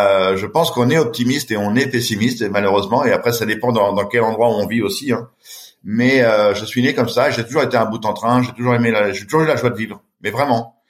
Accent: Châtellerault, Nouvelle-Aquitaine, France; Ah, j'ai grandi à Châtellerault, dans une ville un petit peu aujourd'hui, je dirais, un peu sinistrée, un peu abandonnée. Chez ma grand-mère.

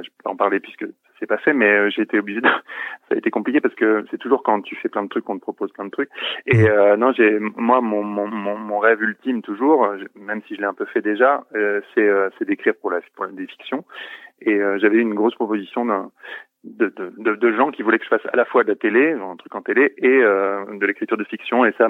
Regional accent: Switzerland; moi, je suis suisse, à la base.

